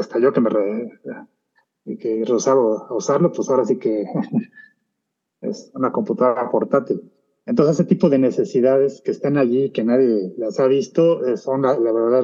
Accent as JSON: {"language": "Spanish", "region": "Guanajuato", "country": "Mexico", "said": "yo soy de Guanajuato"}